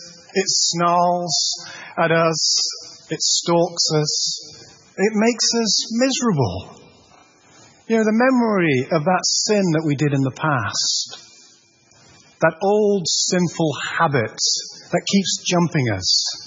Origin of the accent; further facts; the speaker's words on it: Yorkshire and the Humber, United Kingdom; So growing up in Yorkshire, it mattered who was the toughest kid in the street.